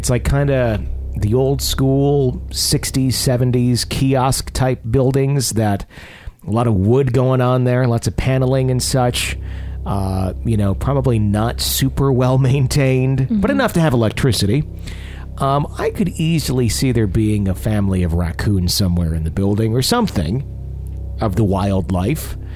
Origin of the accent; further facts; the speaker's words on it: Texas, United States; We're from Texas, but we never really traveled, so this was exciting.